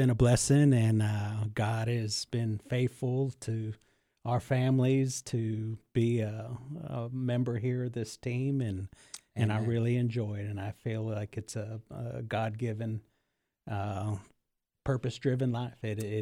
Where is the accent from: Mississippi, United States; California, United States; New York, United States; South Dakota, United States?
California, United States; born there; I'm 55 years old. I was born in California, and I have a large family, five brothers, two sisters